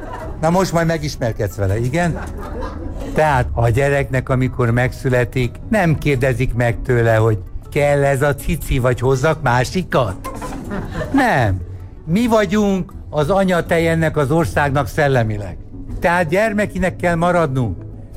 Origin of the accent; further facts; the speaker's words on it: Hungary; mondom a klub tulajdonosának, hogy Magyarországról jöttem